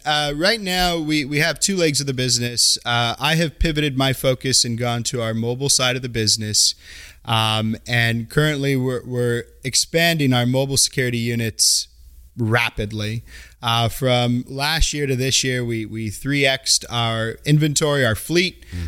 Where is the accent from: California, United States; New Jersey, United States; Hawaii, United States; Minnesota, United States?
California, United States; Carmichael; You know, I'm a Sacramento native here, born and raised in Carmichael.